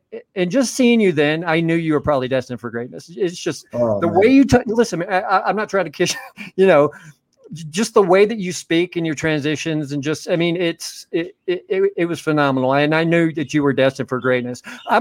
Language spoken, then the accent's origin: English; Mississippi, United States; also born or lived in Pennsylvania; now in Oregon, United States; I'm from Mississippi. I live in Oregon now. I live in Pennsylvania whenever I was a kid, but I didn't really remember it.